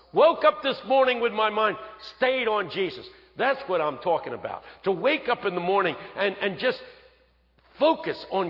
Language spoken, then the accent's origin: English; Philadelphia, Pennsylvania, United States; I grew up in West Philadelphia, which is the toughest section of the city.